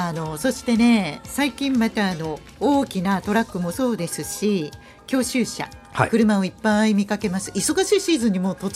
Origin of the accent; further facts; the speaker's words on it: Kanto, Japan; 私も関東から来て、うん、もう23年目くらいになりますかね。